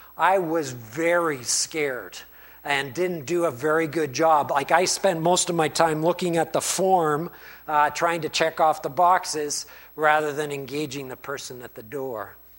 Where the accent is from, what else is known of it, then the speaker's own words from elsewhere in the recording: Gormley, Ontario, Canada; I can remember growing up in Gormley, Ontario, and a small little village, and everybody there went to church